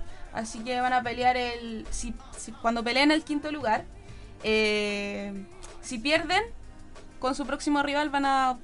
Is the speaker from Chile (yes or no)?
yes; Chile; Porque había ido a hacer una pasantía. Entonces, soy estudiante de periodismo y bueno, vengo de Chile.